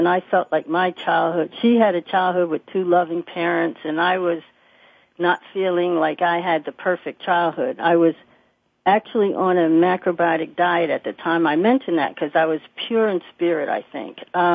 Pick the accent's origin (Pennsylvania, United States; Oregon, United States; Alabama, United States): Pennsylvania, United States; Philadelphia; I was in my hometown of Philadelphia.